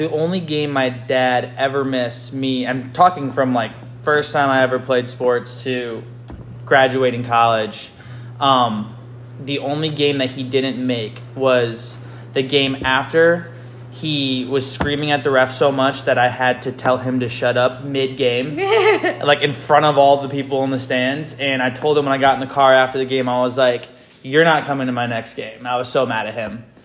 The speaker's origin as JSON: {"language": "English", "town": "Kentwood", "region": "Michigan", "country": "United States", "tie": "born or raised there", "said": "Okay, so I am from Grand Rapids, Michigan, little suburb area called Kentwood. So basically grew up there, played sports my whole life, went to high school, East Kentwood High School."}